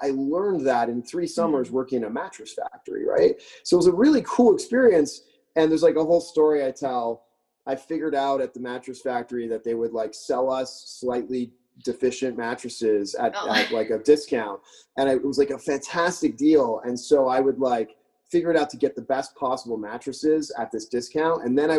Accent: Beaconsfield, Quebec, Canada; I grew up in Montreal, Canada, just west of Montreal in Beaconsfield. And I went to Beaconsfield High School.

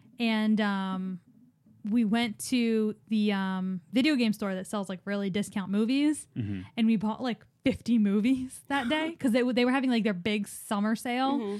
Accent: Ocean City, New Jersey, United States; but I grew up in Ocean City, New Jersey, and I love it.

